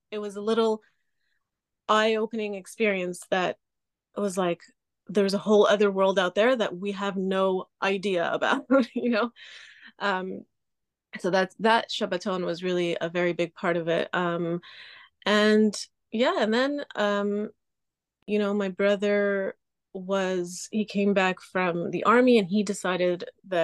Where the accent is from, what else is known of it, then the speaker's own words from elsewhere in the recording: Canada; also born or lived in Israel; I grew up in Canada, but I was born in Israel, and we did not have any type of religious, background.